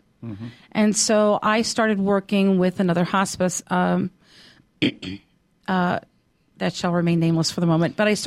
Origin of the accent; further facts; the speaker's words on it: New Jersey, United States; moved away; When I first came down here, I am from New Jersey, and when I first came down here, which was in 1974